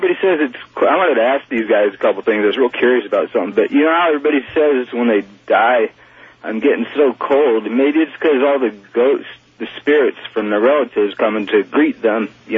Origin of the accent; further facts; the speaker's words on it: Ohio, United States; When I was growing up in Northeast Ohio, my principal's name was Art Bell.